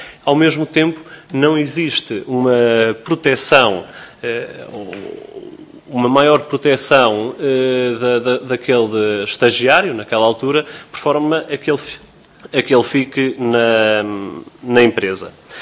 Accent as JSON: {"language": "Portuguese", "region": "Viseu", "country": "Portugal", "said": "nas zonas interiores do país, que é de onde eu venho, sou de Viseu"}